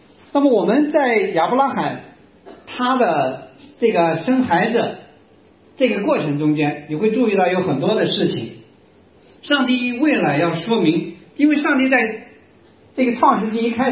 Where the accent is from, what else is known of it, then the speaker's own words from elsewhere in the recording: China; 我们中国人呢讲一句话，说大道至简